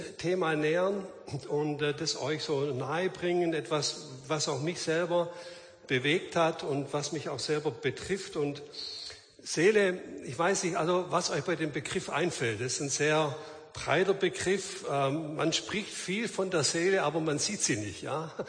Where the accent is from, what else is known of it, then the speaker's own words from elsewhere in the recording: Baden-Württemberg, Germany; accent: Swabian; Ich bin Schwabe, das stimmt, das hört man vielleicht auch ein bisschen.